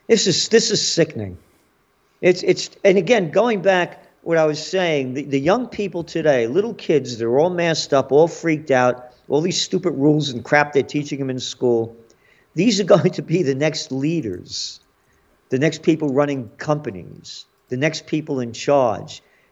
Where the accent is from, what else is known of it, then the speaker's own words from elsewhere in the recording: Bronx, New York, United States; born there; and I was born in the Bronx, so I was born to be free.